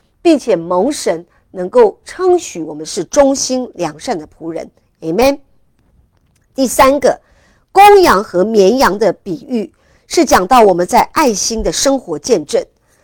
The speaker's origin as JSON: {"language": "Chinese", "country": "China", "said": "特别我们中国人很喜欢差不多就可以了吗？"}